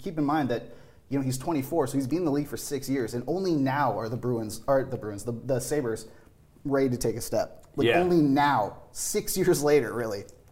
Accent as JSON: {"language": "English", "country": "Canada", "said": "Why don't we talk about the fact that we're Canadian."}